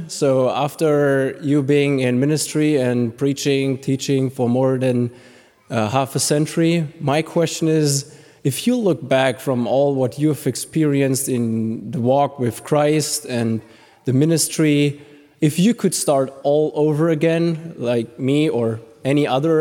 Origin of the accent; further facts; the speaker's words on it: Germany; As he already said, I'm visiting from Germany.